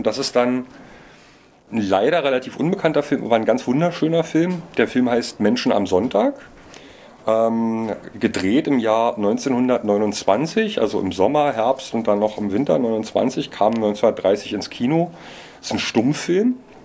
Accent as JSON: {"language": "German", "region": "Berlin", "country": "Germany", "said": "besonders für mich als Berliner eben auch so fast schon tragisch"}